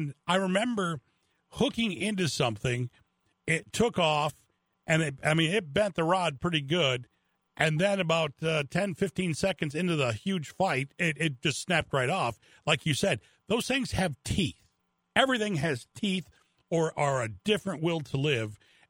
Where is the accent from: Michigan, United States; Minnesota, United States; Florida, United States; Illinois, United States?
Michigan, United States; I'm like, I'm from Michigan. This is what we do.